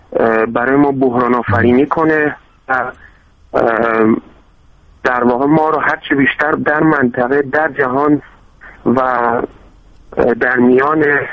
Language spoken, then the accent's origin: Persian; Iran; ما رو به عنوان ایرانی و به عنوان در واقع ساکنان کشور ایران